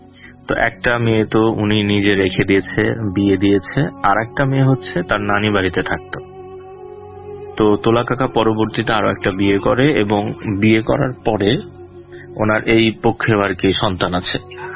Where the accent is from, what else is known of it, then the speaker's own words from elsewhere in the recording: Rajbari, Dhaka Division, Bangladesh; now in Dhaka, Bangladesh; আমার বাড়ি হচ্ছে রাজবাড়িতে, আমি ঢাকাতে থাকি দীর্ঘদিন যাবৎ।